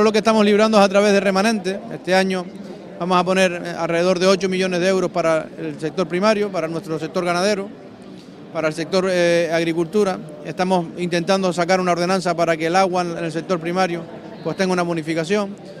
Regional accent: Canary Islands, Spain; el 53% que sí somos de Lanzarote como de Fuerteventura, tenemos una responsabilidad, que es mantener esa identidad.

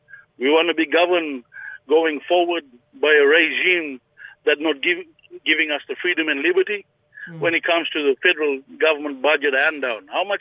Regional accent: Queensland, Australia; I can speak in behalf of our heritage, Brother Trevor, in the Torres Strait.

